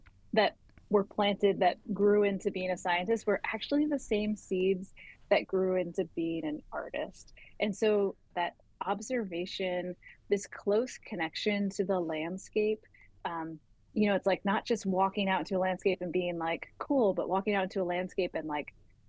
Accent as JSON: {"language": "English", "town": "Providence", "region": "Rhode Island", "country": "United States", "tie": "born or raised there", "also_born_or_lived": "rural Asia", "said": "And I grew up in Providence, Rhode Island, but we spent 2 years traveling by land and then living, like I went to kindergarten in rural Asia"}